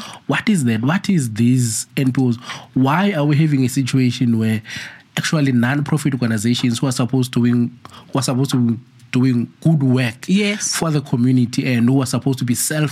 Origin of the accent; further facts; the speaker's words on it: Gauteng, South Africa; You know, also just while on that, you know, I'm from Gauteng.